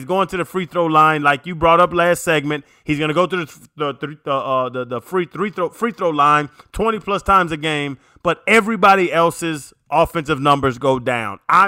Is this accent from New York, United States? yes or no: no; Georgia, United States; they had peach in it because I'm from Georgia.